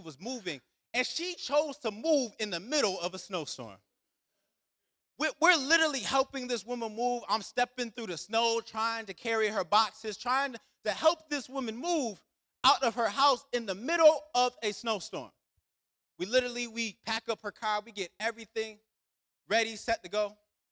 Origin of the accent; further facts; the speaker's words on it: Rochester, New York, United States; I remember I'm from Rochester, New York. One thing about Rochester, New York is we get a lot of snow.